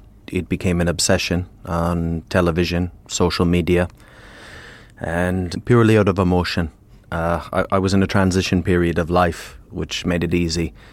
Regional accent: Canada; I come from Canada

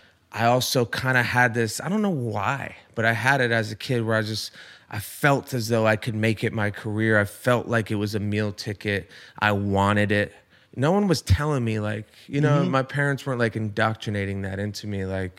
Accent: Rhode Island, United States; I'm from Rhode Island. Not exactly a fucking baseball powerhouse by any means, you know?

